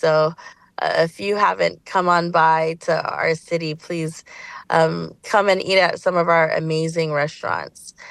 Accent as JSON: {"language": "English", "town": "Daly City", "region": "California", "country": "United States", "tie": "born or raised there", "said": "I grew up here in Daly City, and it's been extremely diverse, and I am a Filipino-American woman in this leadership role, but I serve my whole community, you know?"}